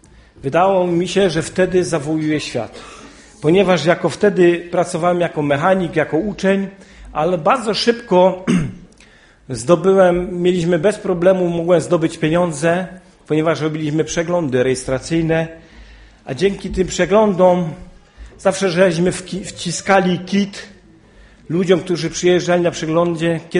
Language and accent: Polish; Jastrzębie-Zdrój, Silesian Voivodeship, Poland; ja pochodzę z miasta, z Jastrzębia. Ja nie mieszkałem w Wiśle.